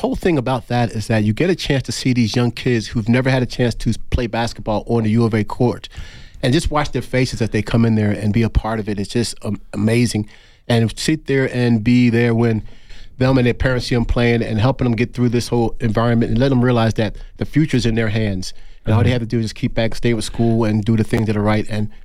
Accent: Philadelphia, Pennsylvania, United States; moved away as an adult; now in Tucson, United States; I grew up in Philadelphia. We went straight from high school into the Air Force, joined in 1981.

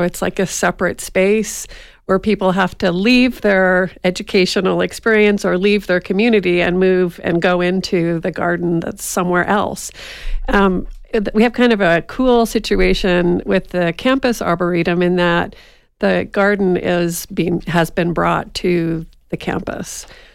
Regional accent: Nova Scotia, Canada; So I'm actually originally from Eastern Canada, Nova Scotia.

